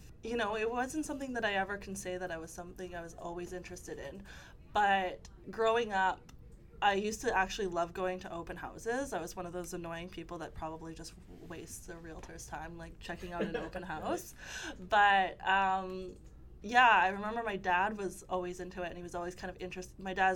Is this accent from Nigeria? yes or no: no; Leduc, Alberta, Canada; growing up in Leduc, I always felt a little different than everyone.